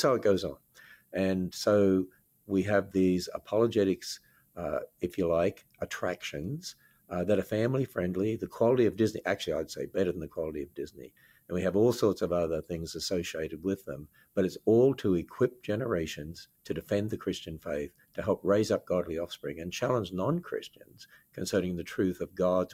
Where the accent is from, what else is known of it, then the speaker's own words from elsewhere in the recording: Australia; accent: Australian; I'm originally from Australia. I hope you can tell that by the accent. I hope I still have an Australian accent.